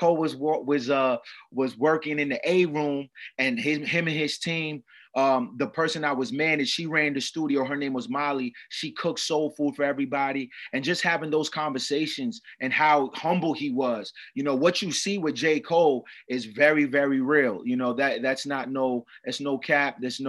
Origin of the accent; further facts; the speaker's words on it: Sierra Leone; now in United States; I'm from Sierra Leone in Liberia, and my mom, she came from Sierra Leone to this country